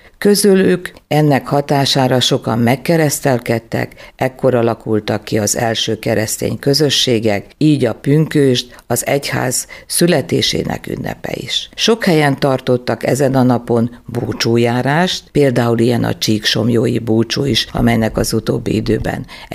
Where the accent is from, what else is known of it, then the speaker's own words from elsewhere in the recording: Magyarkanizsa, Vojvodina, Serbia; Igen, magyar kanizsáról származom, ami Bácskában van, vagyis Vajdaságnak egy része.